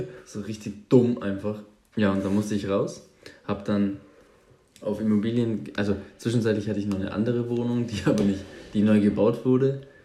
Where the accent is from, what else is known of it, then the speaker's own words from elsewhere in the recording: Augsburg, Bavaria, Germany; Aus Augsburg. Ich bin geboren in Augsburg, immer noch wohnhaft in Augsburg.